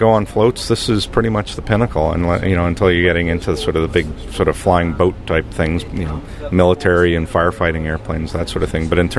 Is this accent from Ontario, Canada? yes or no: yes; Toronto, Ontario, Canada; Well, put it this way. I'm from Toronto